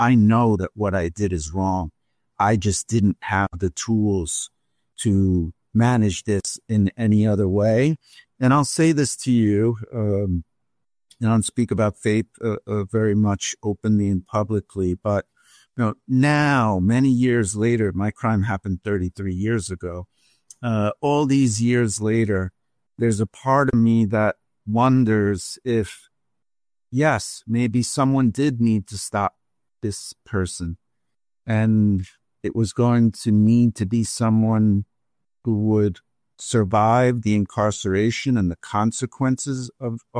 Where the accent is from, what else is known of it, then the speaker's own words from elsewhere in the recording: New York City, New York, United States; So even though I grew up in New York City, that was certainly part of my upbringing.